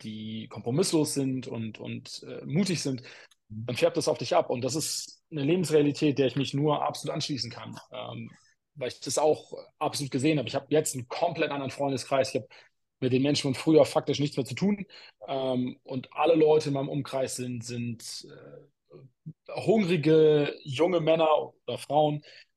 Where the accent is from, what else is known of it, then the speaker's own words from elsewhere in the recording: Bremen, Germany; Also ich komme aus Bremen ursprünglich, aus nicht so einem netten Stadtteil tatsächlich.